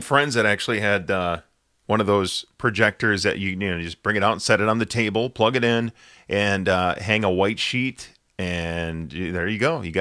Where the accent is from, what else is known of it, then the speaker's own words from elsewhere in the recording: Cottage Grove, Minnesota, United States; I grew up in Cottage Grove, Minnesota. A lot of people get that confused for Cottage Grove, Wisconsin.